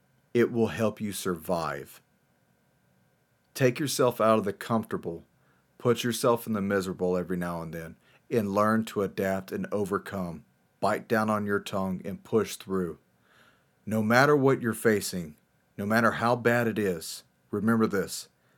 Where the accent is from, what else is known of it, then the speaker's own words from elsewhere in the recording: United States; I am an American. I love my country. I love the citizens of my country.